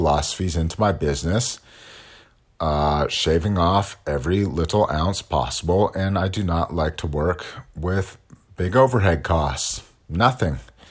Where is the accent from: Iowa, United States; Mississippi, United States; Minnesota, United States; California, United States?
California, United States; I grew up skiing in the Sierra Nevadas in California.